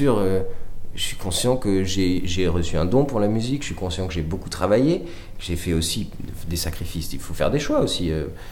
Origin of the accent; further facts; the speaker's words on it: Chambéry, Auvergne-Rhône-Alpes, France; born there; Moi, je suis né à Chambéry, donc aller étudier à Paris